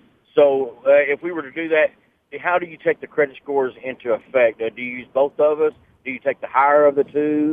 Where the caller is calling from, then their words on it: Lincoln, Nebraska, United States; I'm calling from Lincoln.